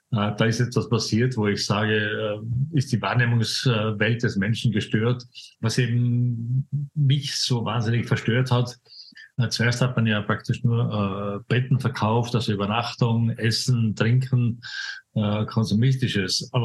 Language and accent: German; Tyrol, Austria; hier speziell jetzt in meinem Heimatland Tirol